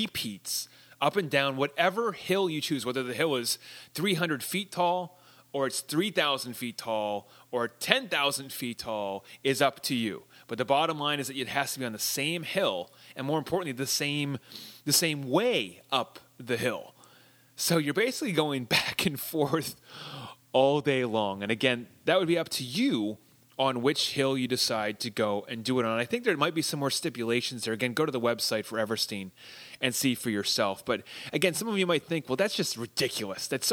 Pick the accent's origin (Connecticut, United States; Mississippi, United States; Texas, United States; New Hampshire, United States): New Hampshire, United States; I grew up in New Hampshire, so being in and around Mount Washington is something that, you know, it's something that I remember.